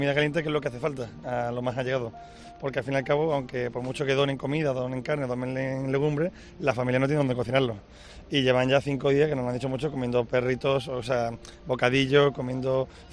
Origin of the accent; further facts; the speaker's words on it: Málaga, Andalusia, Spain; De Málaga.